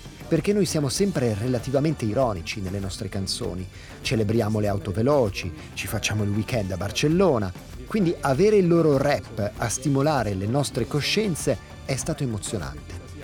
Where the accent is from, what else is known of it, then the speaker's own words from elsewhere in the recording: Winterthur, Zurich, Switzerland; perché sono di Winterthur anche loro.